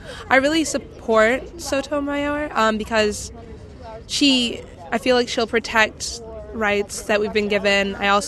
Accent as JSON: {"language": "English", "town": "Detroit", "region": "Michigan", "country": "United States", "said": "I'm from Detroit, Michigan."}